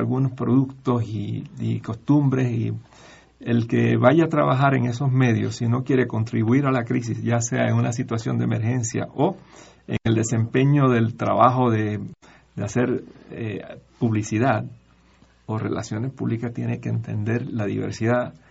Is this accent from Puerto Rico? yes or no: yes; Puerto Rico; now in United States; la puertorriqueña, del cual me incluyo yo, soy de Puerto Rico, muy nacido y criado allí, muy orgulloso. Y aunque mi acento no parezca puertorriqueño, luego de tantos años entre mis queridas amistades mexicanas